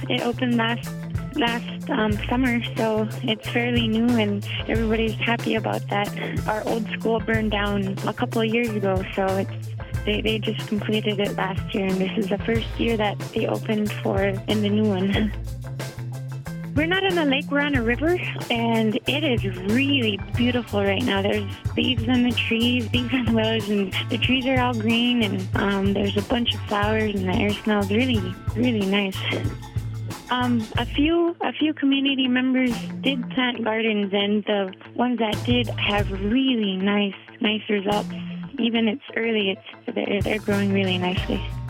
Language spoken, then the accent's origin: English; White Mountain, Alaska, United States; I am from White Mountain, Alaska. There's about 209 people living here.